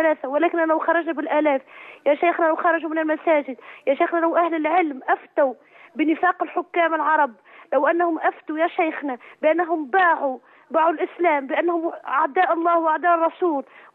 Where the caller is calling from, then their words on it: Tunisia